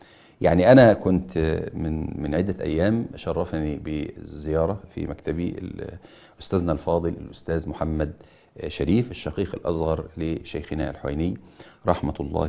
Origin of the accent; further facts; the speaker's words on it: Egypt; يعني كان هي هذه العادة عندنا يعني في بلادنا مصر.